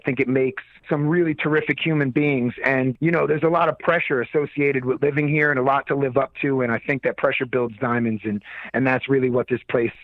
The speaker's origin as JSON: {"language": "English", "town": "Elizabeth", "region": "New Jersey", "country": "United States", "tie": "born or raised there", "said": "Yeah, I mean, I grew up in Elizabeth, so I was about 15 minutes out from the city for most of my life"}